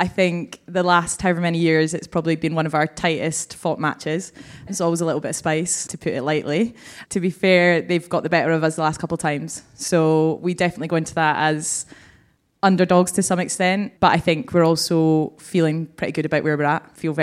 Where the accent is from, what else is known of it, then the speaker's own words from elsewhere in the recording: Scotland, United Kingdom; as a Scot